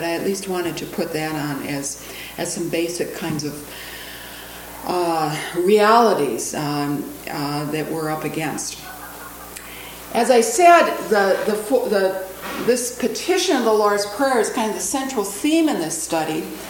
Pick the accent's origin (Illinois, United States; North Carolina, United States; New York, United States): Illinois, United States; Chicago; I come from Chicago, where I am part of the churchwide staff of the ELCA.